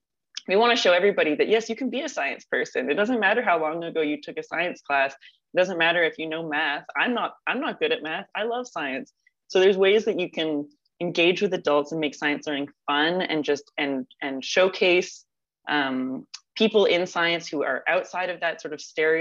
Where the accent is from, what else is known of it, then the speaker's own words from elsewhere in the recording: Guelph, Ontario, Canada; I grew up in Guelph